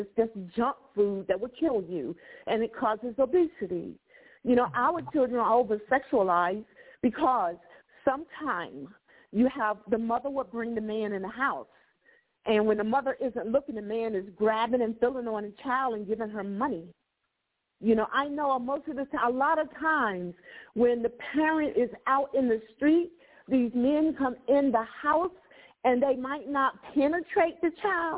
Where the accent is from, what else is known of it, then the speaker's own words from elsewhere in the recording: Windfall, North Carolina, United States; born there; I was born in North Carolina on the Outer Banks, near the Outer Banks.